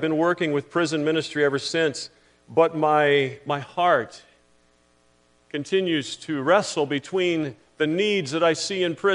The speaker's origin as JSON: {"language": "English", "region": "Virginia", "country": "United States", "tie": "born or raised there", "said": "I was born and raised in Virginia."}